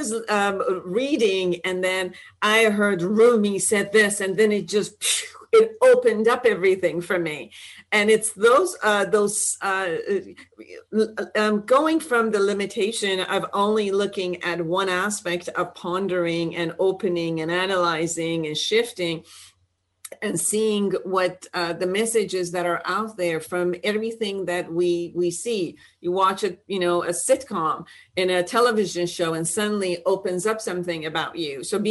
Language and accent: English; Iran; I'm from Iran